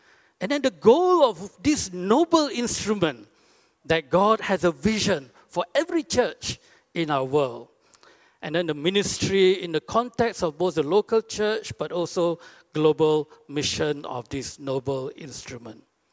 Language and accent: English; Alor Setar, Kedah, Malaysia; I grew up in the Trinity Baptist Church in Alostar, and then studied at Tar College